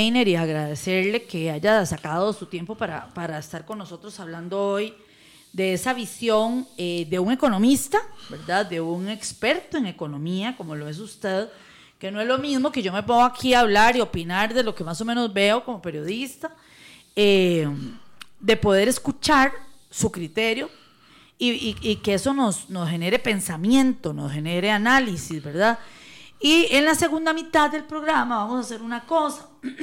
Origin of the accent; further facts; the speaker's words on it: Costa Rica; mi bolsillo como costarricense, ¿verdad?